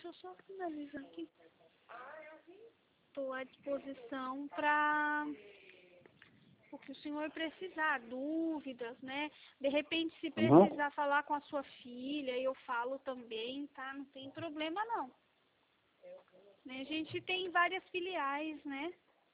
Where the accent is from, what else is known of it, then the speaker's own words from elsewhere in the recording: Sorocaba, São Paulo, Brazil; Eu sou de Sorocaba, o senhor conhece?